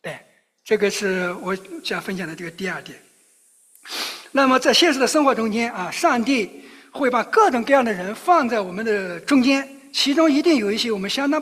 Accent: China; 我想我们可能从大陆来的人啊，可能都有这样一个感受

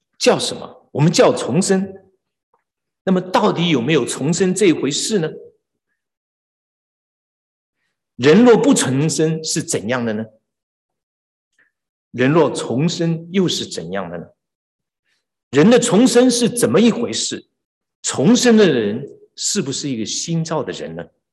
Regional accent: China; 我们从大陆来的就知道这个字，台湾怎么讲？

